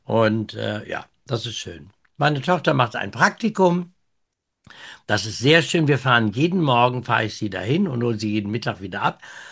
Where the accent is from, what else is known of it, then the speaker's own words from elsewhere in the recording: Osnabrück, Lower Saxony, Germany; diese Veranstaltung in Osnabrück auch ein bisschen, naja, Hobby ist mein Job nun nicht. Aber es ist ja meine Heimat, lag mir am Herzen.